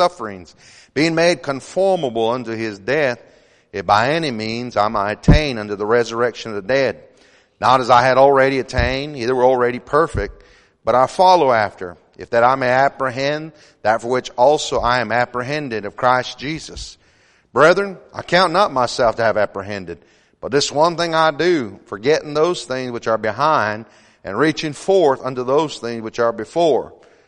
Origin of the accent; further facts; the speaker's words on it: United States; You can't tell I'm Navajo Indian. Amen. Full-blooded Navajo Indian.